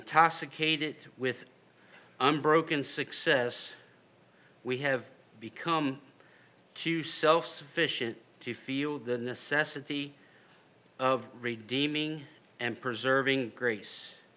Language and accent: English; United States; And I'm all American, and I'm all for what's going on right now in the upward tick